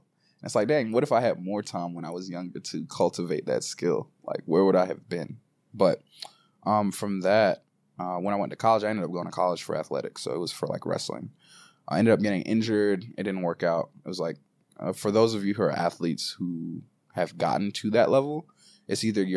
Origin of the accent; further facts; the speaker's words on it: St. Thomas, U.S. Virgin Islands; So they're both from Dominica, and then I'm from St. Thomas specifically in the Virgin Islands.